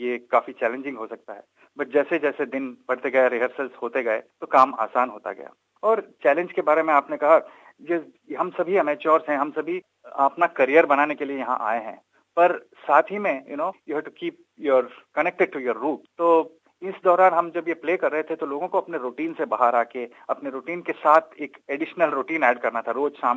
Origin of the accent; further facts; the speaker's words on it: Karnataka, India; Hindi is a second language; मैं कर्नाटका से हूँ, और रात में जो दूसरे दो कैरेक्टर्स हैं वो दोनों भी साउथ से ताल्लुक रखते हैं।